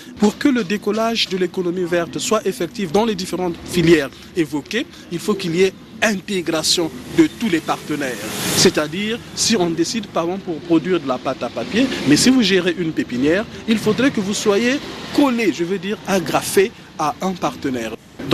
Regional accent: Republic of the Congo; Chez nous, en République du Congo

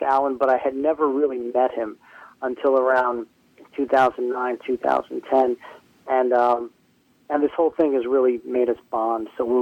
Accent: New Jersey, United States; growing up in the New Jersey metal scene … was like a staple, you know.

